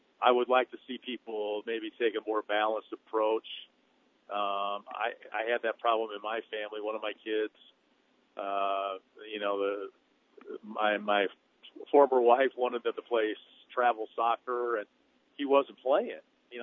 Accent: Peoria, Illinois, United States; So I grew up in Peoria and graduated from Illinois State University

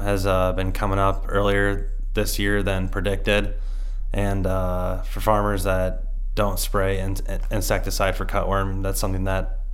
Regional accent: Coal Valley, Illinois, United States; also born or lived in Wisconsin; So I grew up in the Coal Valley area. I moved to Wisconsin, lived there for 8 or 9 years. And my family moved back to the area in 2012.

